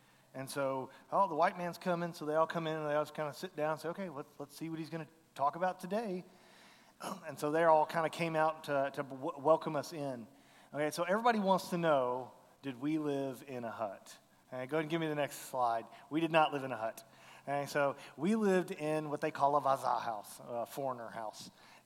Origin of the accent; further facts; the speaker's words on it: Fort Worth, Texas, United States; You know, I would say I'm a Texan because I was born and bred here in Fort Worth.